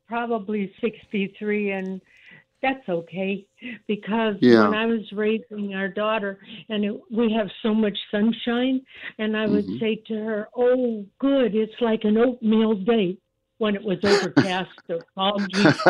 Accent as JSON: {"language": "English", "town": "LaPorte", "region": "Indiana", "country": "United States", "said": "And I'm originally from LaPorte, Indiana, and so I know how many dreary days, snowy days, frosty days that we had."}